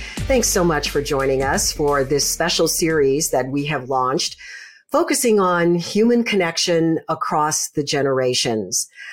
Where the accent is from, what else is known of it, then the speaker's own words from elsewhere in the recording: Chicago, Illinois, United States; Yeah, it is. It's my hometown, so I'm totally biased, but that's another story.